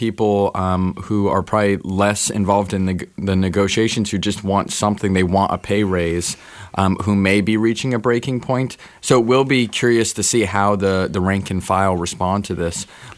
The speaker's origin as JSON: {"language": "English", "town": "Jacksonville", "region": "Florida", "country": "United States", "tie": "born or raised there", "said": "I mean, I grew up in Jacksonville. I grew up in the Coughlin era, so I was very glad to see Coach Coughlin coming home."}